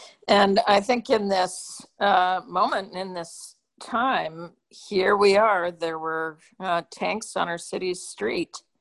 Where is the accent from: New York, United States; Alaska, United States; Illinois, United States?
Alaska, United States; Listen, I'm from Alaska. There's 600,000 people in it, and we have representation there.